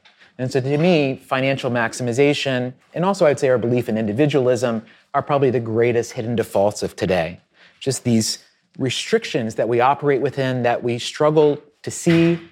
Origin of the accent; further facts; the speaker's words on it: Virginia, United States; But I grew up in Southwest Virginia on a farm